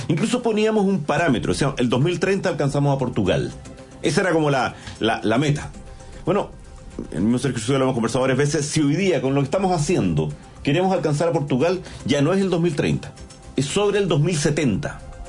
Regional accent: Chile; como chilenos logramos crecer en la década del 90

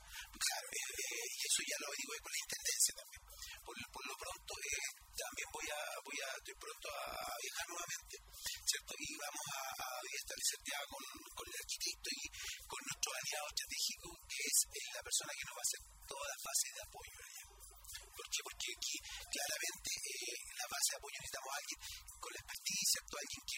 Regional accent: Chile; nosotros también como chilenos no lo teníamos claro

